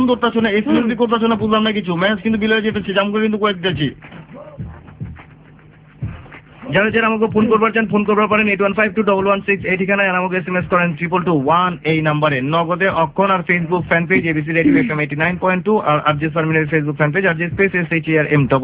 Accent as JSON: {"language": "Bangla", "town": "Dhaka", "region": "Dhaka Division", "country": "Bangladesh", "said": "আমি পুরান ঢাকার পোলা"}